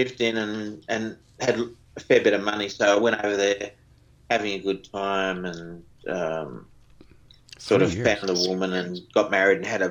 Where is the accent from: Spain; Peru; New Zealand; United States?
New Zealand; also born or lived in Sydney, Australia; now in Gold Coast, Australia; Compared with when I came here in 1963 to the Gold Coast, when we immigrated from New Zealand, and we stayed about 3 or 4 years here, and then we went to my mother was taking us back to New Zealand, and we got stuck in Sydney.